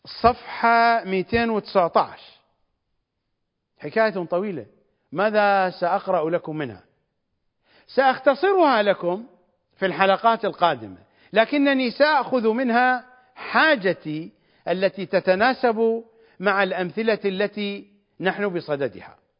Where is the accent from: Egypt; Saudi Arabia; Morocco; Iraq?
Iraq; ومشتي أو مشهدي بالضبط عندنا في العراق نقول زائر